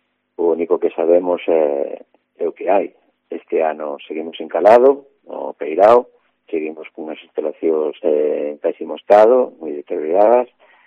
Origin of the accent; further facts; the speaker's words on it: Foz, Galicia, Spain; pois que somos de Foz